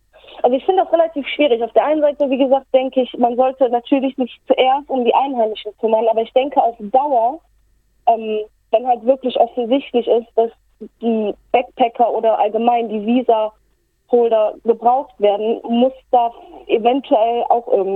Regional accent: North Rhine-Westphalia, Germany; Das ist zum Beispiel gerade da, wo ich herkomme aus dem Staat. Also ich meine, in Nordrhein-Westfalen leben 28 Millionen Menschen.

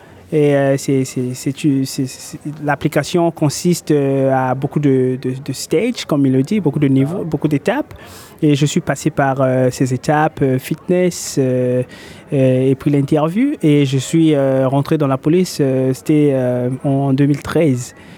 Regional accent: Republic of the Congo; moved away as an adult; now in Australia; Moi, je suis du Congo-Brazzaville, plus précisément en Afrique centrale. Et, je suis arrivé ici en Australie en 2007.

